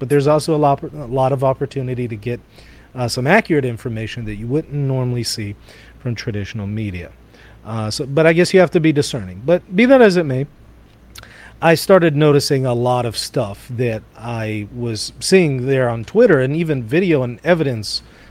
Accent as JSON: {"language": "English", "country": "Israel", "tie": "born or raised there", "said": "I grew up in Israel, son of Christian Zionist missionaries in Jerusalem."}